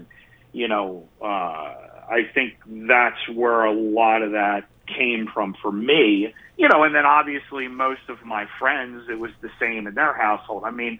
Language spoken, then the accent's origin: English; Marietta, Georgia, United States; And then I grew up partially in Marietta, Georgia. So from 85 to 90, 91, you know, I was in Marietta, Georgia, and it was really Southern then.